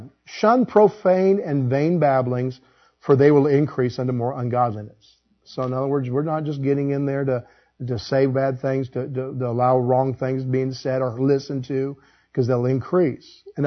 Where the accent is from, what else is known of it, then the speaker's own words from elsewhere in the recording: Illinois, United States; I was raised in Illinois.